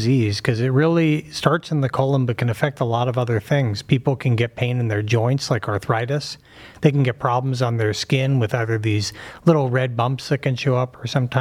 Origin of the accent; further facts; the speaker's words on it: Pittsburgh, Pennsylvania, United States; now in Cleveland, United States; Grew up in Pittsburgh, and Cleveland was always an athletic rival, but, you know, stay true to the Steelers, no offense.